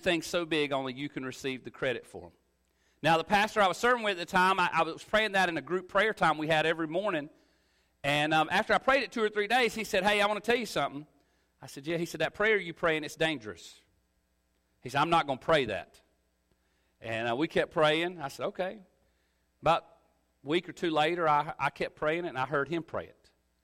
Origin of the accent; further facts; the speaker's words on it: Homerville, Georgia, United States; I'm from Georgia originally, Homerville, Georgia. It's about an hour from Tifton.